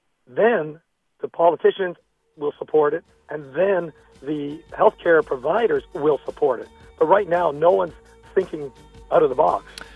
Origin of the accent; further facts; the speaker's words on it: Canada; now in United States; I grew up in Canada, so I'm a big fan of it, that kind of thing.